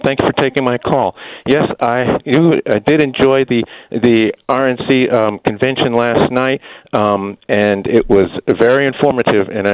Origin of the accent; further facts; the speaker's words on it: South Carolina, United States; because I'm kind of partial to them because they're from my home state.